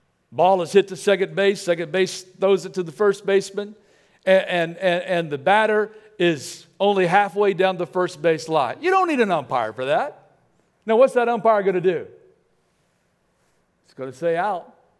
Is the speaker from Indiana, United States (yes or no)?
no; Lafayette, Louisiana, United States; growing up in Lafayette, Louisiana, too Christian to be in that most popular crowd.